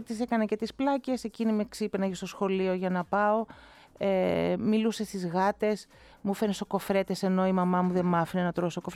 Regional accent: Kifisia, Attica, Greece; μας έπρεπε να φύγουμε από εκεί, από την Αθήνα, και αγοράσαμε στην Κηφισιά. Και έτσι μεγάλωσα εγώ στην Κηφισιά.

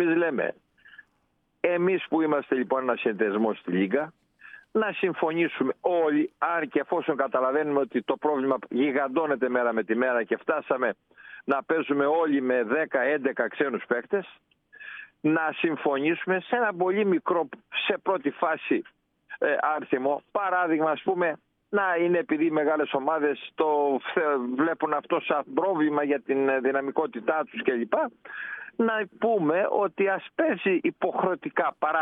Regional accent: Greece; γιατί ξαναλέω, είμαστε Έλληνες

